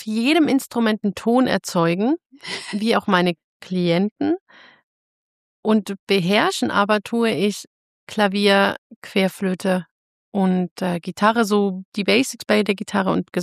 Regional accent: Germany; ich habe in Deutschland, also ich komme aus Deutschland, ich habe dort Filmmusik studiert und Komposition

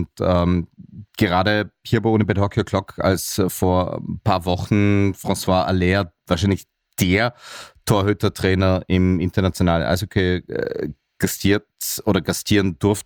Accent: Austria; da sitzen wir als Österreicher ja im selben Schmortopf, wenn man so will.

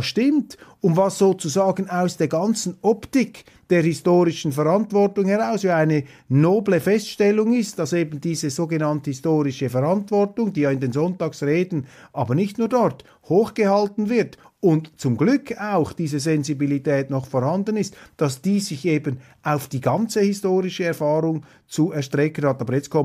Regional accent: Switzerland; wofür ich übrigens als Schweizer sehr viel Verständnis habe

